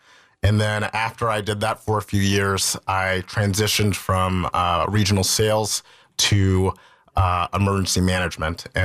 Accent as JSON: {"language": "English", "region": "Virginia", "country": "United States", "tie": "born or raised there", "said": "So all over. The place that I lived in the most"}